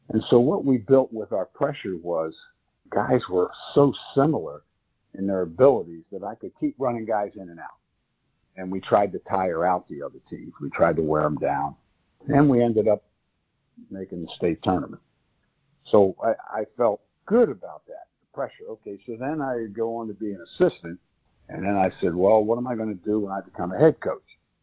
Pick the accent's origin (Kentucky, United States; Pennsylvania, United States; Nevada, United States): Pennsylvania, United States; Chester; that's pretty easy to understand if you look at my background growing up in Chester, Pennsylvania